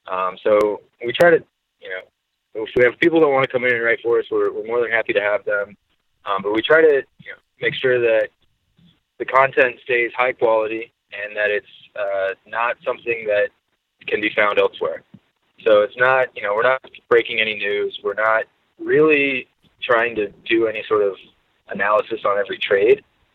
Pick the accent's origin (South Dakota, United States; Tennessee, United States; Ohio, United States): Tennessee, United States; also born or lived in Washington, D.C.; No, I'm from Tennessee originally.